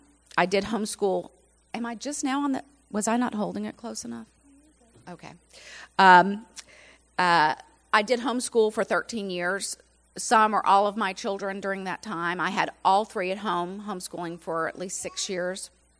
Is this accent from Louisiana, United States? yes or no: yes; Louisiana, United States; moved away as an adult; now in Georgia, United States; Little background about myself. I was raised in Louisiana. Can I say go Tigers? I moved to Georgia in 1994.